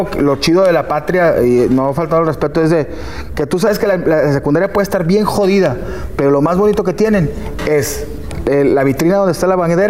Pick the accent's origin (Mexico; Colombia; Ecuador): Mexico; Yo soy mexicano.